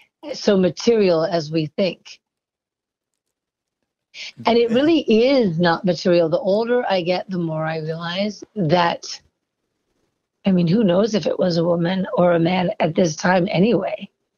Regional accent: New York City, New York, United States; I grew up in New York City and my mother is a writer

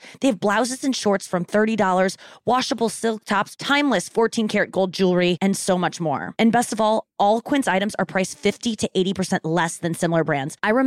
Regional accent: United States; because I'm an American.

